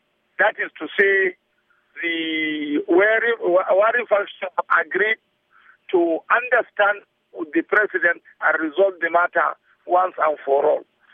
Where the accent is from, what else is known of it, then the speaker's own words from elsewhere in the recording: Gombe, Gombe State, Nigeria; also born or lived in Maiduguri; I am coming from northeast. I am coming from Gombe.